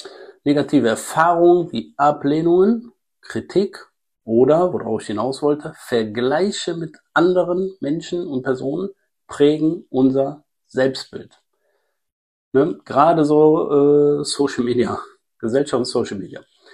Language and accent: German; Rhineland, Germany; Ich bin Rheinländer und Rheinländer hassen es, wenn man da irgendwie Blumen vorstellt.